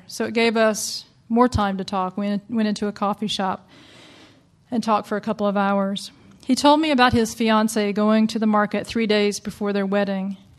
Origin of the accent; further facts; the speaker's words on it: the South, United States; And because I'm from the South, I wanted to call and ask my husband